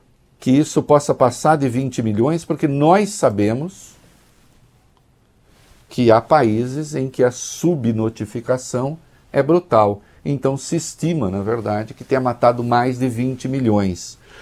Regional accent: Brazil; me escandaliza como brasileiro lembrar que se não fosse o Supremo

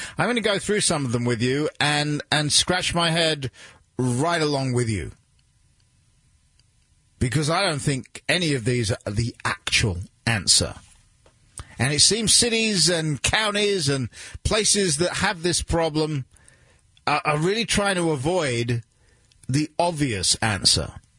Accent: London, United Kingdom; You know, I grew up in London, and I can tell you, nightly when I was growing up

